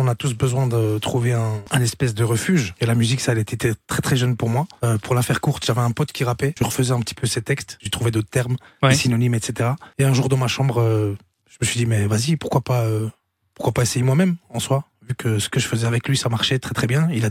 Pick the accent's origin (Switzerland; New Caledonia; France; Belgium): Belgium; Charleroi, Wallonia; Donc moi, je viens de Charleroi.